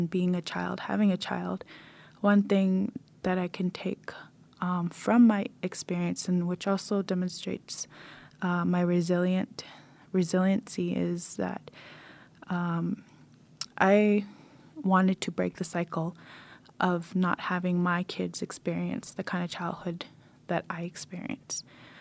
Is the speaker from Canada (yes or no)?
yes; Yellowknife, Northwest Territories, Canada; born there; I was born in Yellowknife, 1985, to my 18-year-old mother. And my parents were quite young when they had me.